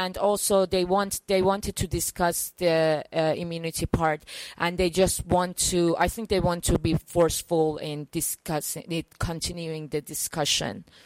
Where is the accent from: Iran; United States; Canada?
Iran; I am from Iran